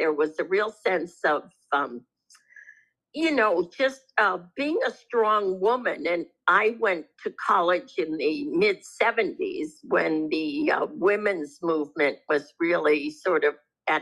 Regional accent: New York, United States; My very first job was working for Governor Nelson Rockefeller when I grew up outside of Albany

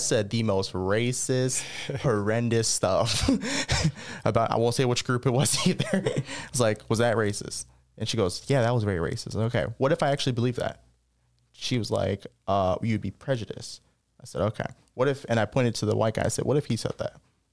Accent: New York, United States; now in North Carolina, United States; And then when I moved to North Carolina, cause I'm originally from New York

